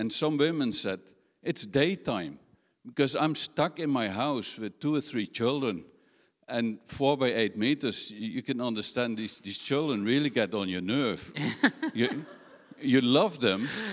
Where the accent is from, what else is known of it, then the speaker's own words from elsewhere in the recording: Netherlands; I'm from the Netherlands.